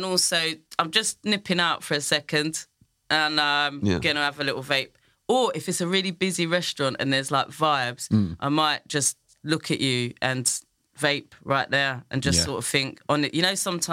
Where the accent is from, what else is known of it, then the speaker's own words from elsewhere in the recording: London, United Kingdom; No, because I grew up in London.